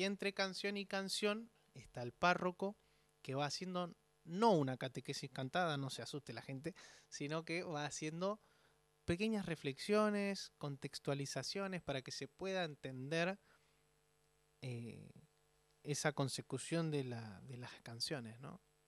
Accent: Lomas de Zamora, Buenos Aires Province, Argentina; Yo vivo en Lomas de Zamora, soy de Lomas de Zamora.

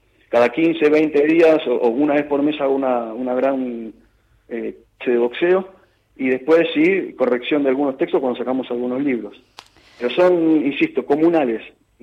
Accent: La Plata, Buenos Aires Province, Argentina; pensando que soy de La Plata, así que me iba a tocar alguna de las tantas universidades de acá

